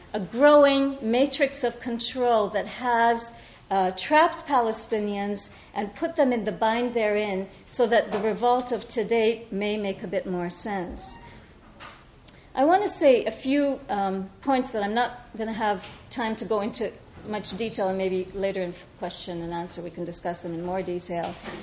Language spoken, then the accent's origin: English; United States; And I said, all right, I'm American too, and my parents are from Jaffa.